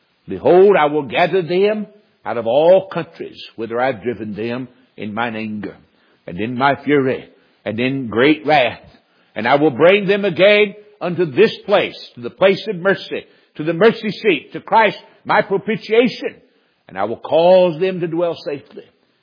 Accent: North Carolina, United States; Most of you know I'm from North Carolina, and my family from the mountains in North Carolina.

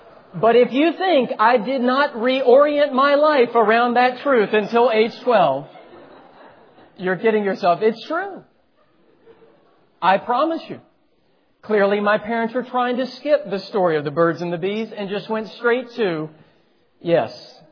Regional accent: the South, United States; And so there began the deconstruction of many years as a Southerner

